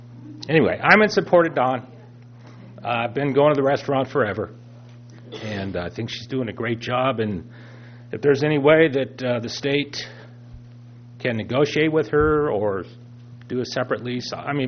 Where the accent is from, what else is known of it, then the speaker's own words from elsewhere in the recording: Cayucos, California, United States; from Cayucas.